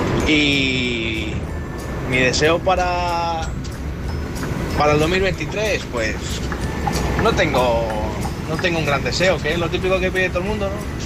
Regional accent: Madrid, Community of Madrid, Spain; de Madrid, tengo 25 años, soy camionero

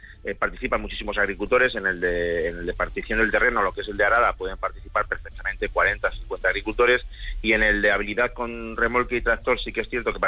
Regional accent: Malagón, Castilla-La Mancha, Spain; Claro que tengo muchas ganas de hablar de Malagón y de poner a mi pueblo en el mapa nacional

